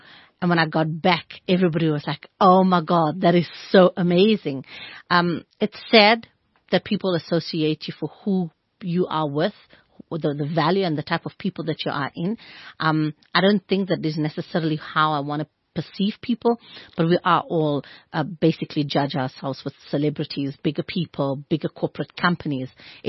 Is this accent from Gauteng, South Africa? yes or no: yes; Johannesburg, Gauteng, South Africa; born there; I was born in Lanesha, Johannesburg.